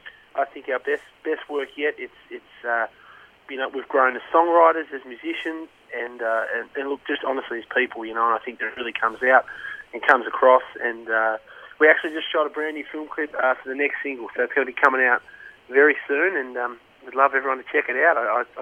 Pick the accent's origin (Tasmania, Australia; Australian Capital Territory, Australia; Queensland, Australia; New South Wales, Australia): Tasmania, Australia; It's from our experiences of growing up in Tassie. You know, on the farm, our relationships, and all of that.